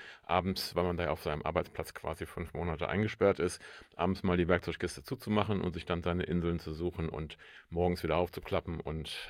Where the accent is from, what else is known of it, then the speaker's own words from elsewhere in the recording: Oldenburg, Lower Saxony, Germany; Genau, in Oldenburg sagen wir nur einmal, moin.